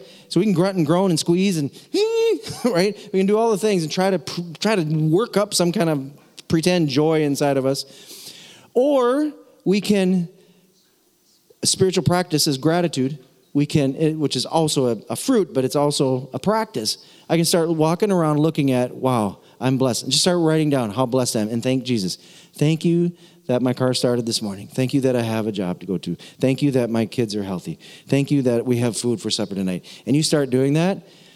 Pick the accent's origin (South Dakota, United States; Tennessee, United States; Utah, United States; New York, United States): South Dakota, United States; And while he's from Canada, I'm from South Dakota. We're both from way up north.